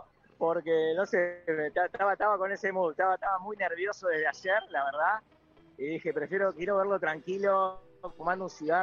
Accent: Argentina; now in Mexico; Y acá en México se está viviendo como en Argentina, eso te lo puedo asegurar, me siento como en mi país.

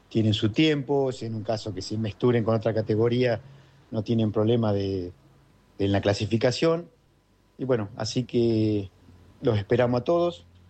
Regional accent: Azul, Buenos Aires Province, Argentina; De la Ciudad Azul

